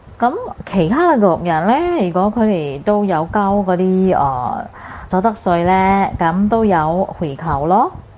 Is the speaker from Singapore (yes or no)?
yes; Singapore; 政府就可以撥出多些錢我們新加坡人分享